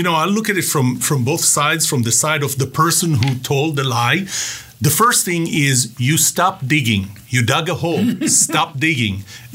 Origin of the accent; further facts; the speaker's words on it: Israel; English is a second language; moved away; We went through the part that I came from Israel and we're very direct.